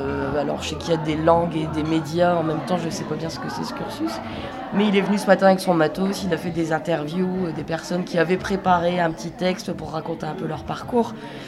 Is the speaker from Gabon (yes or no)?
no; Arras, Hauts-de-France, France; born there; moi je suis française, hein, suis née à Arras.